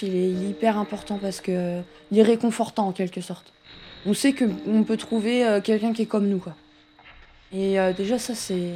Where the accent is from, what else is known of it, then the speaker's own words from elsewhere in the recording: Pays de la Loire, France; j'ai 26 ans et je viens d'un petit village, trentaine de kilomètres d'Angers. Ça fait 2 ans que j'habite ici.